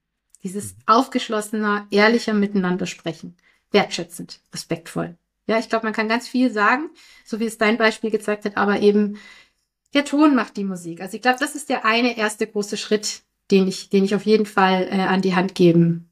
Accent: Baden-Württemberg, Germany; Ich bin ja hier im Schwabenland. Vor einigen Jahren gab es den großen Amoklauf in Winnenden. Das ist nur ein paar Kilometer von meinem Heimatort entfernt.

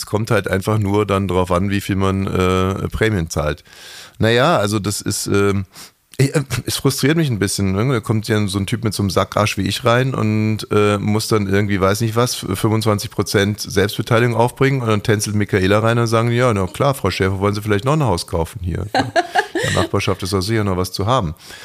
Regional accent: Munich, Bavaria, Germany; Ich komme ja aus München

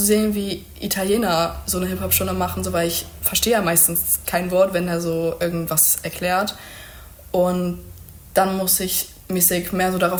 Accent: Germany; woher kommst du eigentlich? Und dann meinte ich immer so, ja, Deutschland

